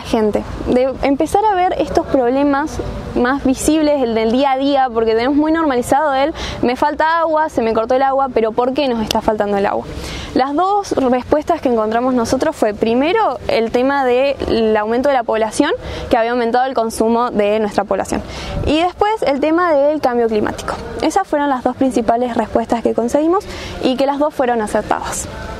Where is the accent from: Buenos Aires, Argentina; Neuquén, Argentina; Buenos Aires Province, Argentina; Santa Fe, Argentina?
Neuquén, Argentina; Chos Malal; especialmente en la zona norte, que es de donde nosotros somos, de Chosmalal. Somos del CP número 4 de Quinto Bozán.